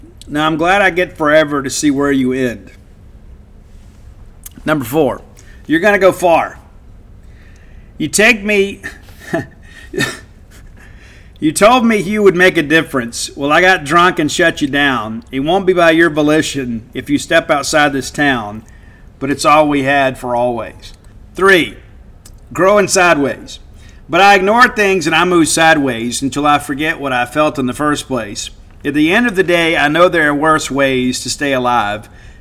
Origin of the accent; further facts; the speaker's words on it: Southern US, United States; See, right out of the gate, see, I'm from the South.